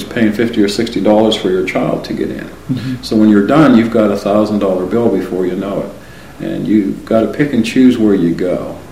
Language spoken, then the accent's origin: English; Franklin, United States; Well, being born and raised in Franklin and delivering papers to the Miller house